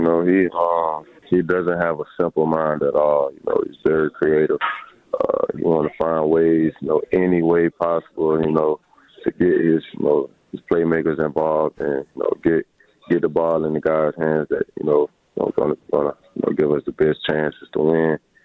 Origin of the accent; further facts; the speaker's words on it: Tuscaloosa, Alabama, United States; Yeah, it's very hard to do, you know, just being a local kid